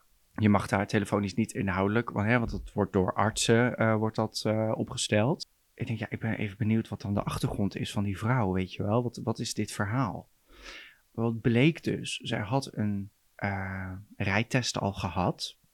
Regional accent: Netherlands; Gewoon, ik ben Nederlander.

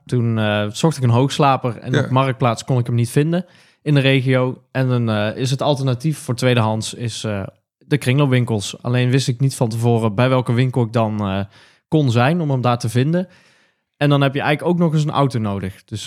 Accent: Mierlo, North Brabant, Netherlands; now in Breda, Netherlands; Ik ben 24 jaar. Ik kom origineel uit Mierlo. Dat ligt tussen Eindhoven en Helmond.

